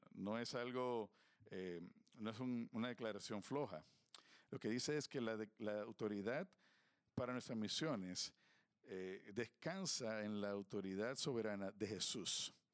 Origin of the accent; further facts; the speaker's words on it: United States; Muchos de nosotros somos americanos y a veces tenemos un entendimiento ceremonial de lo que es la monarquía.